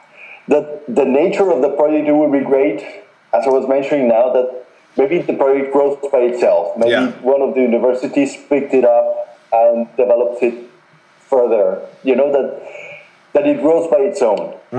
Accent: Bogotá, Bogotá D.C., Colombia; English is a second language; because I'm from Bogota, I was born there, I know the city pretty well.

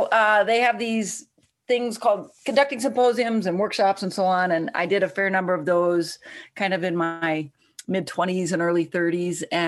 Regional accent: Carmel, Indiana, United States; I grew up in Indiana, Carmel, Indiana, just north of Indianapolis.

